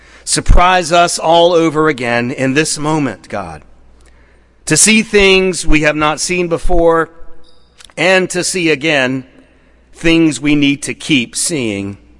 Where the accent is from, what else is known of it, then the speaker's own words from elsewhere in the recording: Raleigh, North Carolina, United States; In those rare instances growing up in Raleigh when measurable snowfall actually fell, my brother and I would be forced to submit to a highly involved dressing ritual